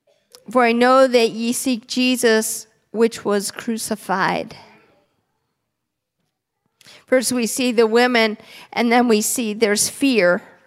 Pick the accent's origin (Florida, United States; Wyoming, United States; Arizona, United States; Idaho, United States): Florida, United States; Where are you from? I said, from Florida.